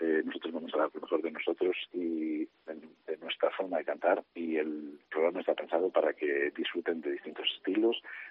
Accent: Bembibre, Castile and León, Spain; yo soy de Bembibre y algunas de las personas, de los miembros fundadores, eran de Bembibre

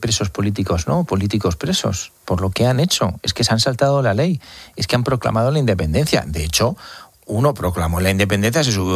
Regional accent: Spain; yo, como español, más allá de como periodista

